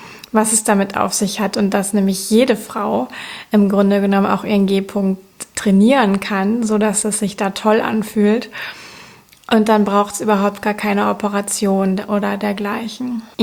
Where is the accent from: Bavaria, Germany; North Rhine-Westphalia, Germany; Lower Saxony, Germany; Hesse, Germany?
North Rhine-Westphalia, Germany; Cologne; ich komme aus Köln, arbeite hier als Sexualcoach